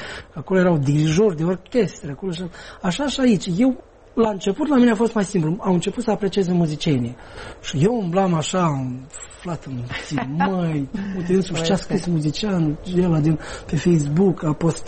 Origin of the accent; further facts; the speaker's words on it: Moldova; se găsesc oameni în România, aici vreau să spun, oameni care nu e neapărat că au un sentiment aparte față de noi, moldovenii